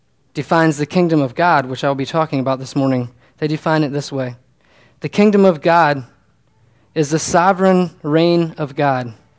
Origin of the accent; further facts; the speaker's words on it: Virginia, United States; I was growing up in Northern Virginia.